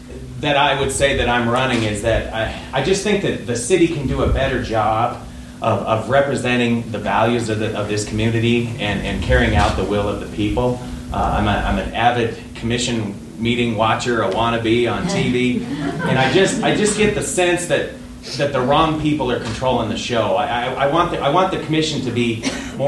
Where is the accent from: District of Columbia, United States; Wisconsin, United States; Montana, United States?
Montana, United States; Billings; I have lived in Montana all my life. I was born and raised in Billings.